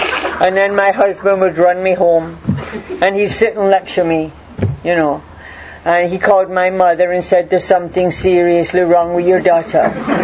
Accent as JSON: {"language": "English", "country": "Jamaica", "tie": "born or raised there", "said": "I grew up in Jamaica"}